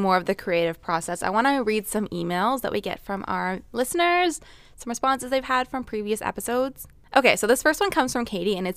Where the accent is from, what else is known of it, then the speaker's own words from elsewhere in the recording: Los Angeles, California, United States; I've lived in LA my whole life, and I was raised in the Valley, hashtag Valley Girl